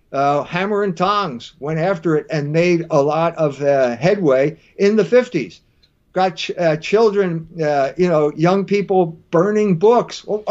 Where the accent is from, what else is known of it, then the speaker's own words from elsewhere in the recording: Indiana, United States; And I'm also from Indiana, and my children went to IU Bloomington.